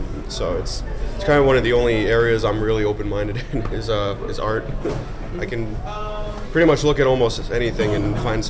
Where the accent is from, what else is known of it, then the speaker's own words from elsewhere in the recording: Queens, New York, United States; I grew up in Queens, New York, and I was kind of left to my own devices a lot.